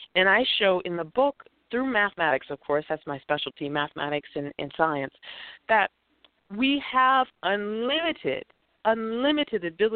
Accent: United States; I am an American. I'm very proud to be an American. I am a person who is most familiarized with the American way of culture. I did not grow up in other countries.

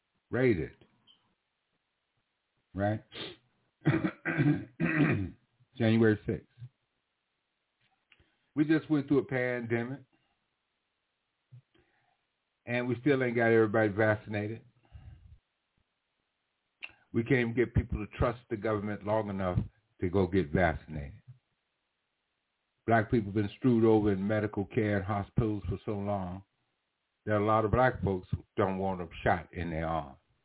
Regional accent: United States; Your capital, our capital, because I'm an American, our capital was raided

